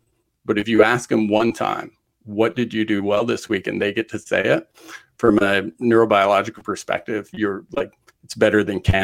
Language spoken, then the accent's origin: English; Idaho, United States; And growing up in Idaho as a hunter, those are the conversations my dad and I had around the campfire as well.